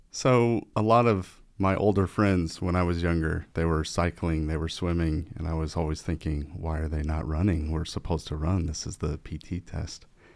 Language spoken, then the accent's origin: English; Birmingham, Alabama, United States; I'm from Birmingham, Alabama.